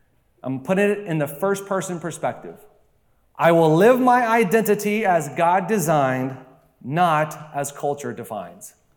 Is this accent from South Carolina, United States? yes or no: no; Sanford, North Carolina, United States; born there; And I was born in Sanford, North Carolina.